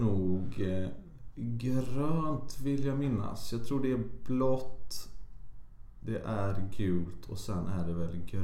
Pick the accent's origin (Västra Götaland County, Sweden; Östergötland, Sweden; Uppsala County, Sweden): Västra Götaland County, Sweden; Gothenburg; Jag är uppväxt i Göteborg.